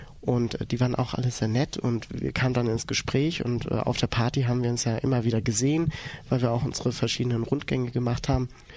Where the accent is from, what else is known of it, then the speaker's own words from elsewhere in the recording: Baden-Württemberg, Germany; Da darf ich dir aber Folgendes verraten. Ich bin auch ein Schwabe.